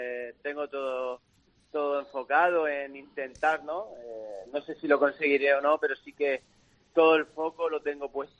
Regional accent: Torre Pacheco, Region of Murcia, Spain; es poder representar a mi pueblo Torre Pacheco, a mi región de Murcia, por todos lados donde voy, ¿no?

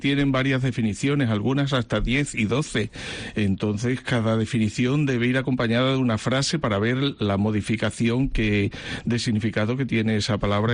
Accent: Torre de Don Miguel, Extremadura, Spain; Soy de Torre de Don Miguel, pero tuve la suerte de casarme con una mujer de Guijo de Granadilla.

